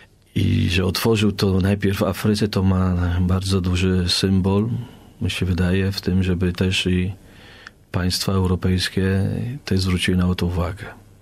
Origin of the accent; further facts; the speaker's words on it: Lubin, Lower Silesian Voivodeship, Poland; jestem teraz w Polsce i pochodzę z Lubina, z parafii Matki Bożej Częstochowskiej.